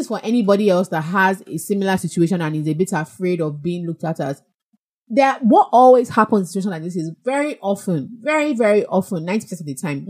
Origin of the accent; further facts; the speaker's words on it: Nigeria; We're going to be talking about dealing with family dysfunction, especially as Nigerian and African millennials.